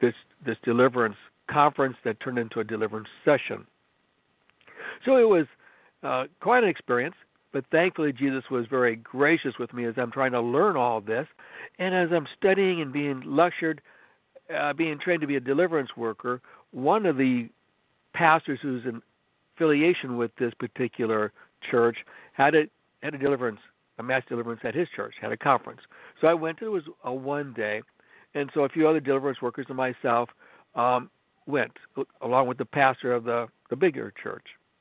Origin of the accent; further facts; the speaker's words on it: Cleveland, Ohio, United States; born there; I was born in Cleveland, Ohio, so I'm a Yankee living in the southern land